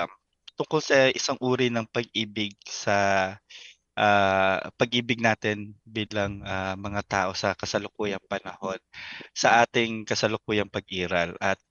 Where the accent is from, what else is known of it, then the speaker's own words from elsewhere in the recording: Olongapo, Central Luzon, Philippines; in a way, lumaki naman ako sa syudad kasi lumaki ako sa Olongga po dati. Pero hindi sa Maynila, baga.